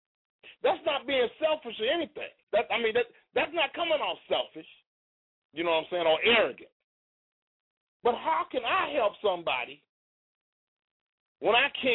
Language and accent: English; Chicago, Illinois, United States; I'm not just using Chicago as a reference because I'm from Chicago